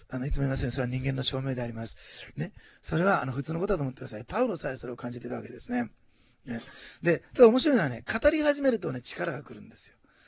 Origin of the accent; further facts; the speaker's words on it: Osaka, Japan; 学生時代、私、大阪出身なんですけど、